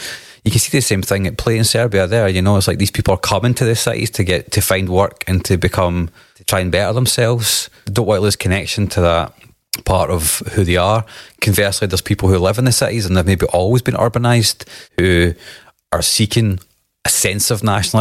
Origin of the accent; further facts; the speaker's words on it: Scotland, United Kingdom; and I say this as a Scottish person about to tell you about some Scottish stuff